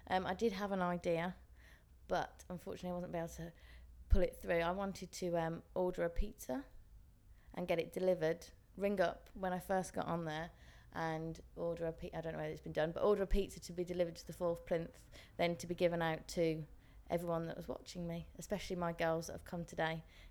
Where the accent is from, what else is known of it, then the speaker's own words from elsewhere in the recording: Birmingham, West Midlands, United Kingdom; now in London, United Kingdom; I'm 24 years old. I currently live in London. I'm originally from Birmingham.